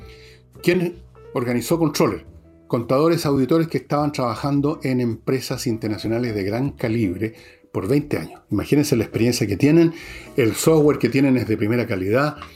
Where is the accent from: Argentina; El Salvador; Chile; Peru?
Chile; En eso somos los chilenos, tenemos ese mérito